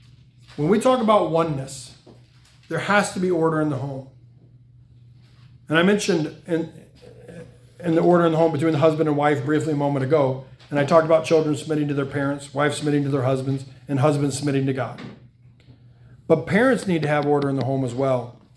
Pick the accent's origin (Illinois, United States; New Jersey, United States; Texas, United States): Illinois, United States; Chicago; Now, I'm from the Chicagoland area, and Dave Berg hot dogs are good hot dogs.